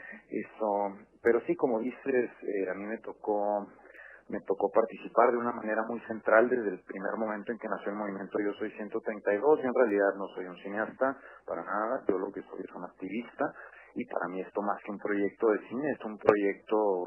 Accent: Mexico; tengo 29 años, soy de México.

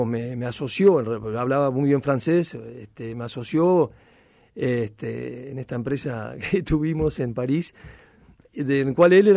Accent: Madrid, Community of Madrid, Spain; born there; Mi padre era diplomático y estuvo muchos años en Madrid, nacimos ahí, somos

